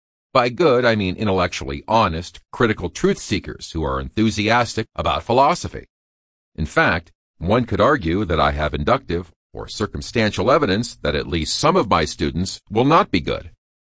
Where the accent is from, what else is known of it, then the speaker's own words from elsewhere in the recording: Denver, Colorado, United States; I'm from Denver, Colorado